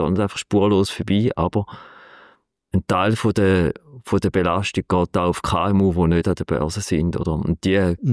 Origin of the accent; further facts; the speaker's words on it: Switzerland; Aber mich als Schweizer Anleger interessiert, oder als Schweizer, wenn ich da daheim bin